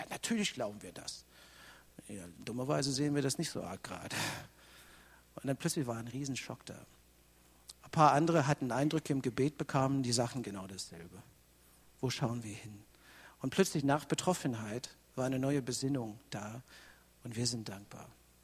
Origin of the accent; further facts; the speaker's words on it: Canada; Und nach wieder einer Reise irgendwo in den Südstaaten kam ich wieder nach Kanada, wo ich herkomme.